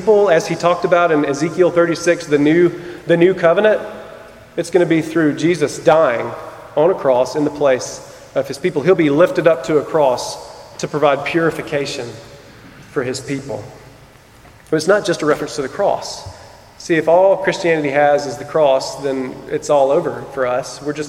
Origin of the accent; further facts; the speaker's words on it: Georgia, United States; And I'm from Rabun County. We had cows.